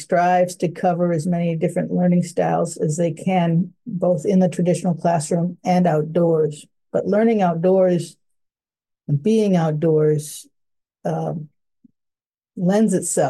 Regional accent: Bradley, Maine, United States; also born or lived in Old Town; I was born in Maine. I grew up just north of Bangor, Bradley in Old Town.

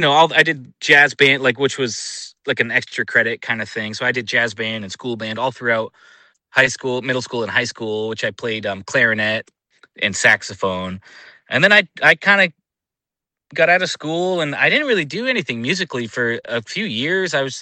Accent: Gardiner, Maine, United States; Yeah, so I grew up here in Maine. I'm from Gardner, Maine originally. I grew up in a pretty big family.

